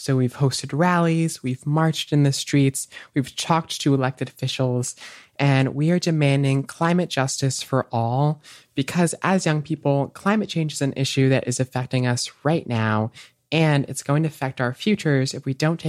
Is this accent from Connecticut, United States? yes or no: yes; Connecticut, United States; I am from Connecticut, just like Olivia, in the United States.